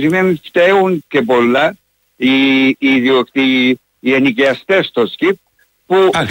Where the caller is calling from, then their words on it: Limassol, Limassol District, Cyprus; από τη Λεμεσόν, σας ακούω κάθε μέρα, αλλά δεν συνέβηκα πολύ καιρό να σας μιλήσω.